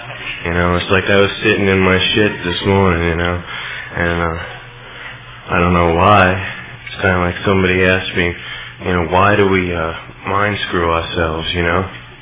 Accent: New York, United States; I am from New York, and it's like when I went back there for Christmas

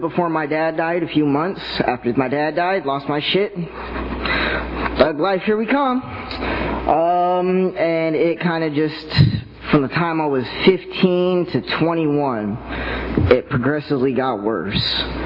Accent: Los Angeles, California, United States; I come from Los Angeles, you play in the street, some pice is gonna run you over with a pickup truck and keep on driving.

